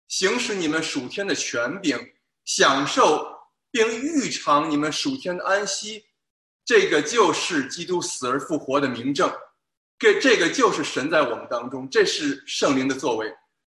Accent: Beijing, China; 我是从小在北京的家庭教会长大的。

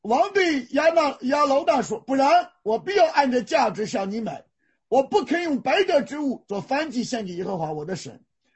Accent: China; 过去你也知道，中东部落包括我们中国人，那个田地要成为坟地，那个地要贬值的

